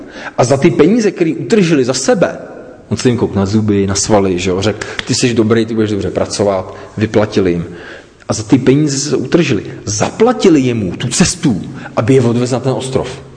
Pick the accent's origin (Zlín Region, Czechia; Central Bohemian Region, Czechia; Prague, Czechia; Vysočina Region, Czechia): Prague, Czechia; Pastor Petr a já, my jsme z Jižňáku. Prostě kluci z Jižňáku.